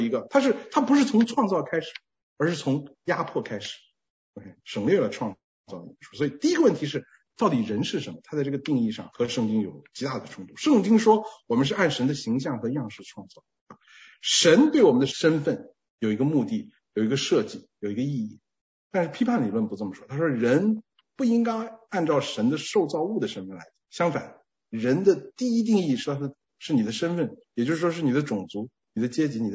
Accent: China; 当然我想我们从大陆来的，尤其是比较上年的，一下子就能看得出来

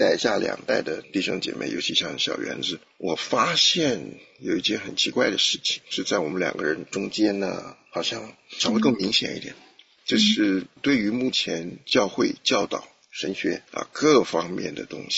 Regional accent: Taiwan; moved away as an adult; now in United States; 我是从小在台湾长大的，78年的时候来到美国，年25岁。对，你算算看，我现在几岁了啊？我来美国以后和我妻子一起信主

